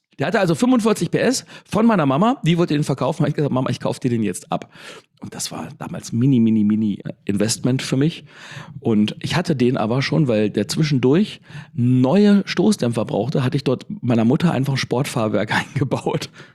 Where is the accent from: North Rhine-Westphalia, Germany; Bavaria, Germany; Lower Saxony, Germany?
Lower Saxony, Germany; Wolfsburg; Ich komme ja hier aus Wolfsburg, hier gibt es VW-Werk